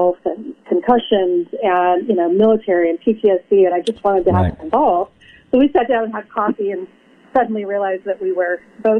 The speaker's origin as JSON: {"language": "English", "town": "Portland", "region": "Oregon", "country": "United States", "tie": "born or raised there", "said": "I grew up in Portland, Oregon."}